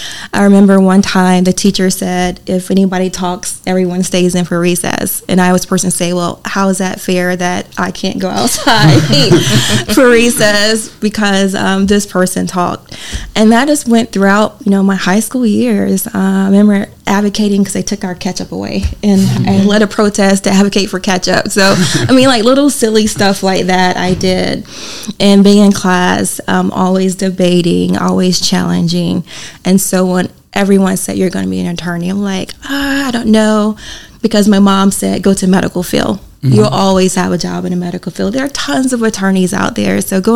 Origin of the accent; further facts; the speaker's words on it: South Carolina, United States; also born or lived in Ohio; I'm originally from South Carolina. I went to undergrad in North Carolina and law school in Ohio. So I practiced in Dayton, Ohio for about 13 years.